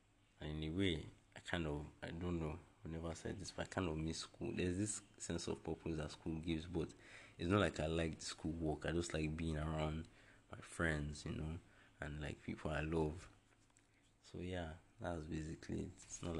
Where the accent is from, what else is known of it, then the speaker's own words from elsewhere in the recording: Nigeria; Like, always hoping as a Nigerian, because that's like the only thing you have, right?